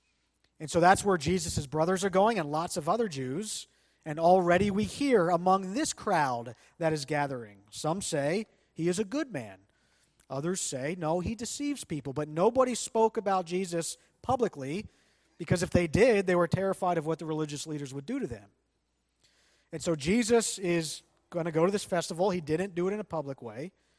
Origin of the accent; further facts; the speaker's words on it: Pennsylvania, United States; we still live in farm country. There's lots of fields around here. I grew up in Lancaster County.